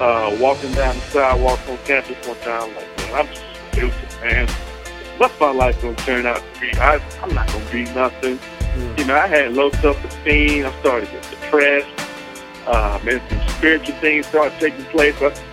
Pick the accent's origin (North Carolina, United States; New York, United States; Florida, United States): North Carolina, United States; Man, I hail from North Carolina.